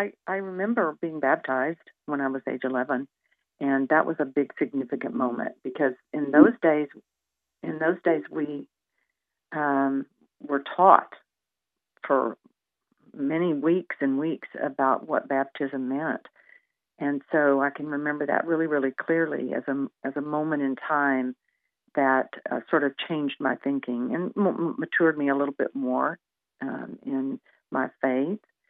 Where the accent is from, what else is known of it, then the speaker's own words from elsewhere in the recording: San Angelo, Texas, United States; I was born and raised in a small town in West Texas called San Angelo. It's out in ranch country where I was raised among cattle and sheep and goats.